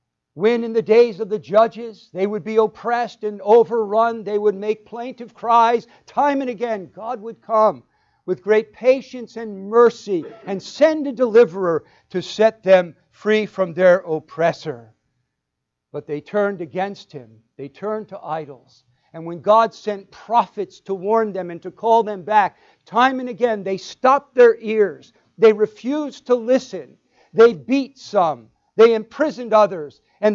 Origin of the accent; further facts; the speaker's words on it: New Jersey, United States; I can say that because I'm from New Jersey, but I bet you couldn't tell, could you? I lost my accent.